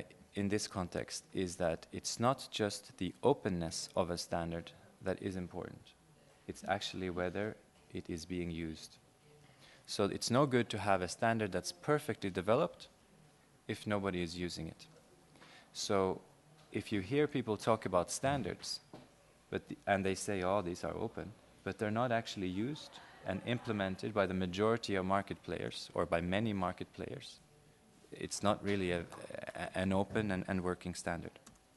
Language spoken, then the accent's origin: English; Norway; English is a second language; I'm Norwegian, so this is also not my my mother tongue